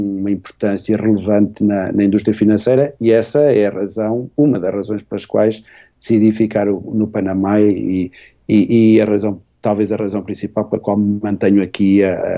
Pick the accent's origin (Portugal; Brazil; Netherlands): Portugal; latino sou eu também, não é que eu venho de Portugal.